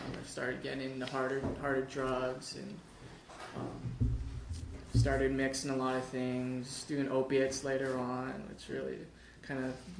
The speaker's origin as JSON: {"language": "English", "town": "Berkeley", "region": "California", "country": "United States", "tie": "born or raised there", "said": "I grew up in Berkeley. I grew up in Berkeley, you know, and it sucked."}